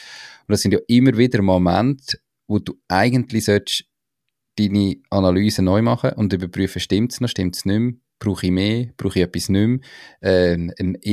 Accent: Switzerland; bei uns in der Schweiz

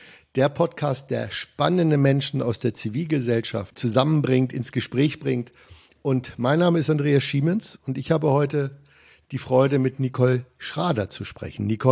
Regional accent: Lower Saxony, Germany; ich komme aus dem Weserbergland, also da, wo quasi Niedersachsen anfängt, hügelig zu werden.

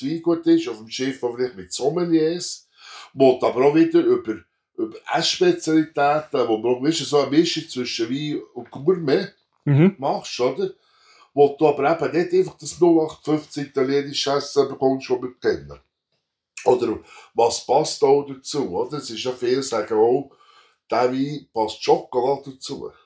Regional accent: Switzerland

